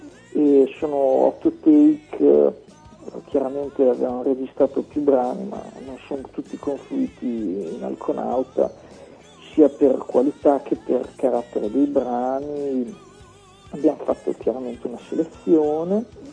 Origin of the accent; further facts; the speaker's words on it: Bologna, Emilia-Romagna, Italy; Siamo tutti di Bologna, tranne Alessandro che è di Schio, in provincia di Vicenza.